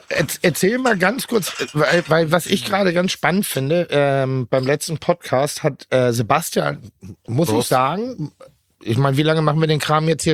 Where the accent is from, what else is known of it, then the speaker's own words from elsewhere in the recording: Germany; Nein, ich finde es ja geil, weil ich komme aus Deutschland, also ich kenne das ja so.